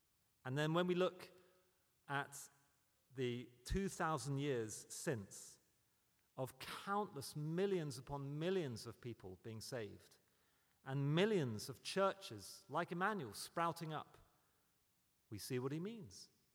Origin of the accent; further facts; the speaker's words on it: United Kingdom; as a Brit who's never experienced anything like this, I was in awe.